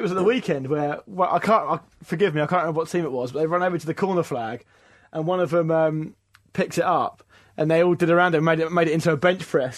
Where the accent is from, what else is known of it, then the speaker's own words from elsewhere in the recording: England, United Kingdom; now in Los Angeles, United States; as an English football coach making his living in Los Angeles, it keeps me sane when I'm surrounded with people who know fuck all about the game.